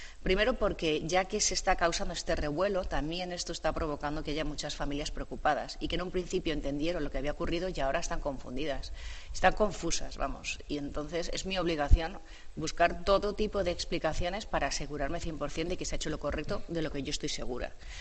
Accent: Community of Madrid, Spain; los madrileños somos españoles por encima de todo

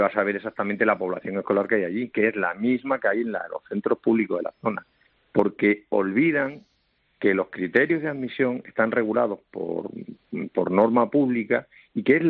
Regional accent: Extremadura, Spain; Yo procedo de Extremadura, ¿sabes?

